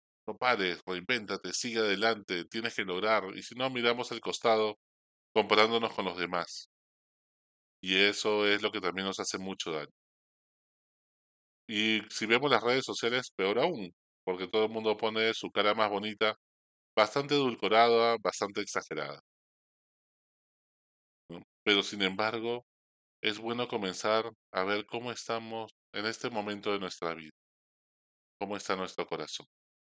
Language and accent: Spanish; Peru; Somos peruanos y estamos acostumbrados a años complicados a nivel político, a nivel económico también.